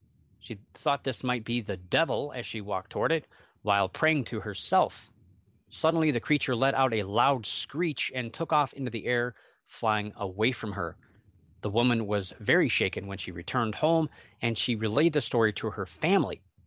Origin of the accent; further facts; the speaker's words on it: Twinsburg, Ohio, United States; right here in my hometown, Twinsburg, Ohio. Yeah, good luck trying to find it on the map. We're smack dab in between Cleveland and Akron, Ohio